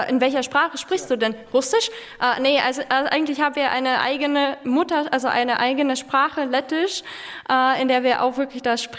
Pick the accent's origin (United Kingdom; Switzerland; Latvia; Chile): Latvia; Also ich habe festgestellt, dass wirklich viele wirklich gar nicht wissen, wie es da bei uns in Lettland ist.